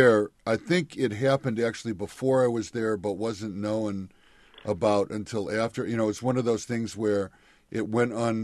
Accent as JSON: {"language": "English", "region": "Illinois", "country": "United States", "said": "This is central Illinois, and this is supposed to be an area of the country that is, you know, I come from Illinois, so I think it's the true heartland of America"}